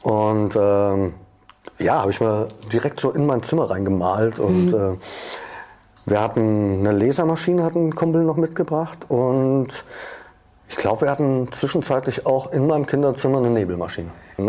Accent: Frankfurt, Hesse, Germany; accent: Frankfurt dialect; das ist eigentlich meine Muttersprache. Frankfurterisch. Nicht Deutsch, sondern Frankfurterisch. Und also geboren in Frankfurt.

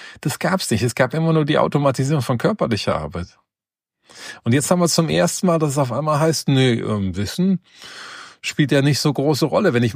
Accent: Cologne, North Rhine-Westphalia, Germany; ich bin ja hier in Köln groß geworden

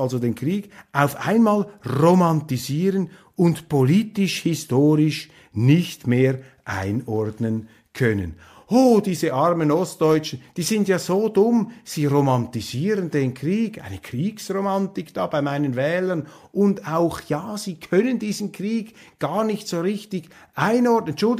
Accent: Switzerland; Das ist für mich jetzt als Schweizer ein unglaublicher Affront.

